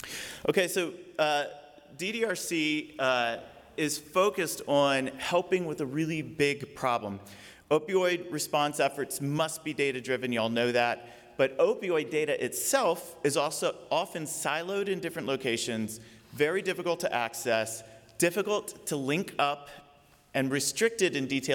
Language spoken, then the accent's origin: English; Tuscaloosa, Alabama, United States; I'm from Tuscaloosa.